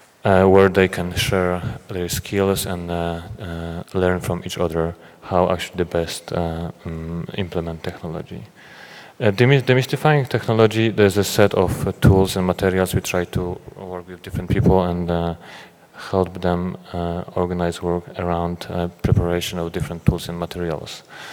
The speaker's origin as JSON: {"language": "English", "country": "Poland", "said": "I'm myself from Poland, and other colleagues are from different countries."}